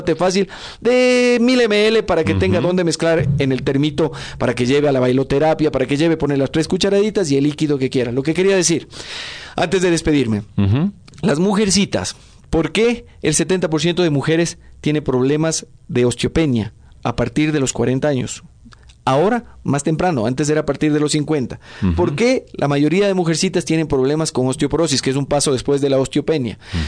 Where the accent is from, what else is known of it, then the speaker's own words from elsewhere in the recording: Ecuador; Quito y todo el Ecuador, mis queridos coterráneos, mi tierra